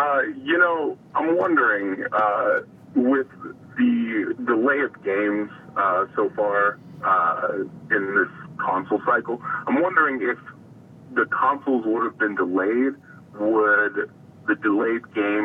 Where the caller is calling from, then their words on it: San Diego, California, United States; I'm calling from San Diego.